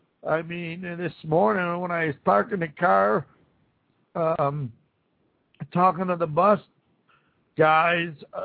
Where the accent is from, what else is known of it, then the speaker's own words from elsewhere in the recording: Buffalo, New York, United States; Oh, everybody knows I grew up in Buffalo.